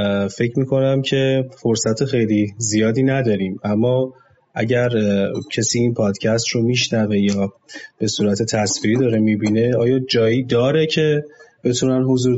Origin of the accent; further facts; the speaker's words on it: Iran; ما به عنوان یک ایرانی وقتی داریم از این فضا استفاده میکنیم